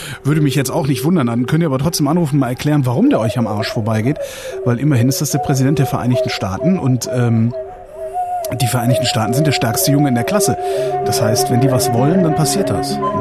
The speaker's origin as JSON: {"language": "German", "region": "West Germany", "country": "Germany", "tie": "born or raised there", "said": "ich bin im Westen groß geworden"}